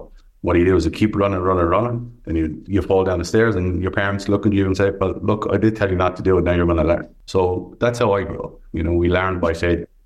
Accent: Ireland; So I grew up in Ireland and we had a pub.

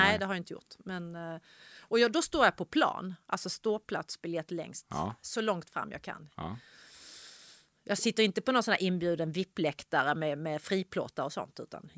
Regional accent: Ystad, Skåne, Sweden; Jag är uppväxt i Ystad, och då var det liksom som en tradition efter krogen

